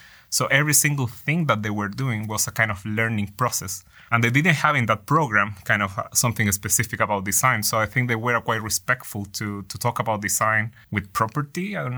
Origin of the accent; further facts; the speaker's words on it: Chile; It's very significant for me because I'm from there. I'm from Chile.